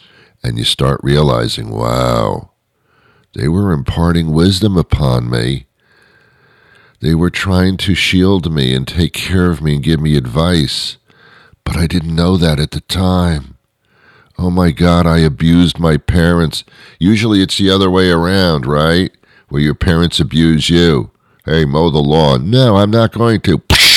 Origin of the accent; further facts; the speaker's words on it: New Jersey, United States; also born or lived in New York City; I was brought up in the New York area when I was a child, lived in New Jersey.